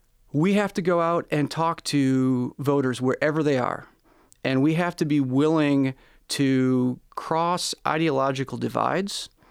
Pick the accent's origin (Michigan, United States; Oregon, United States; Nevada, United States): Michigan, United States; I grew up in Michigan. I've been here pretty much all my life. I come from a family up north, a family farming in Alpena area.